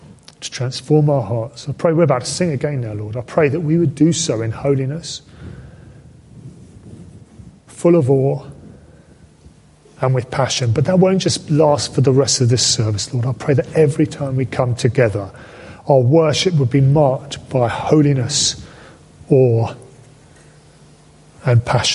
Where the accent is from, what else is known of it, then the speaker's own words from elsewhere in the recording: United Kingdom; I think the hardest thing for us, if we're British, is that we are so conscious of what other people think.